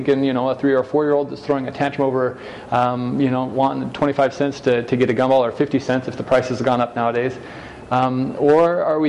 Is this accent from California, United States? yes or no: no; Utah, United States; also born or lived in Brazil; I grew up in Utah with a bit of a it wasn't a small town, but a large family.